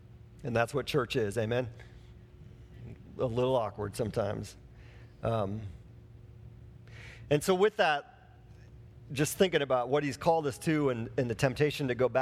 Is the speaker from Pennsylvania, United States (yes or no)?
no; Wisconsin, United States; I grew up in Wisconsin, and Brett Favre got inducted into the Hall of Fame.